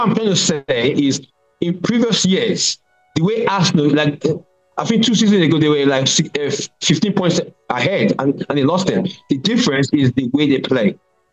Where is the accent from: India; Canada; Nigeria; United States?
Nigeria; also born or lived in London, United Kingdom; I even though I was born in London, I came to Nigeria. So growing up